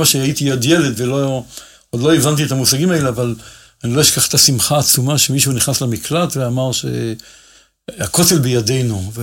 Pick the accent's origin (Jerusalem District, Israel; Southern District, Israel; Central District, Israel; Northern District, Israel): Jerusalem District, Israel; Jerusalem; אני גדלתי בשטטלך של ירושלים בבתי מונקאט, שזה נמצא בין מחנה יהודה לשער חסד, באמצע הדרך.